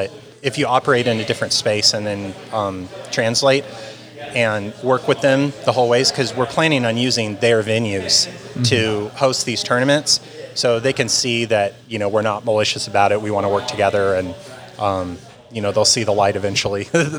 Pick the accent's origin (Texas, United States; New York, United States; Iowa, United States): Iowa, United States; now in Las Vegas, United States; I've been here 11 years, but I'm from Iowa, actually.